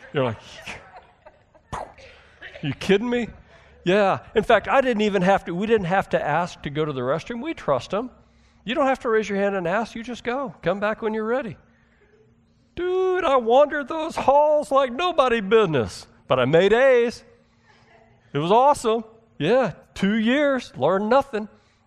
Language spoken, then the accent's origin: English; Houston, Texas, United States; So I grew up in Houston, and I went to a school, fourth and fifth grade. It was in Alief, Texas, a subsection of Houston, Smith Elementary.